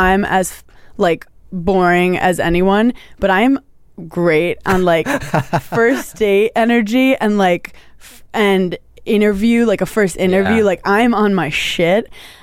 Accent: Brooklyn, New York, United States; We come from two different worlds. I'm from Brooklyn.

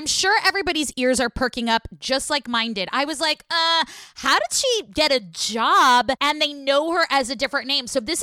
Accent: Oakland, California, United States; And she's in my hometown of Oakland, California.

